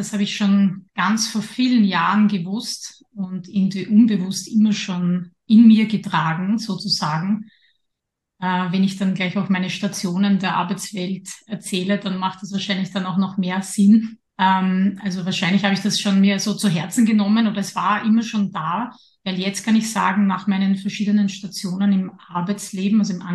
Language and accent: German; Lower Austria, Austria; now in Vienna, Austria; ich bin ja in Niederösterreich aufgewachsen, da war ich dann auch lange Zeit dabei, bevor mich mein Weg dann nach Wien geführt hat.